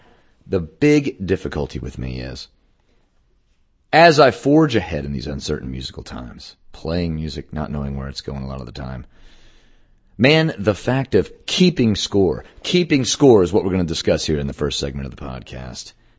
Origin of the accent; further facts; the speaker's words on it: Dallas, Texas, United States; So good to be back in my hometown of Dallas to play a show.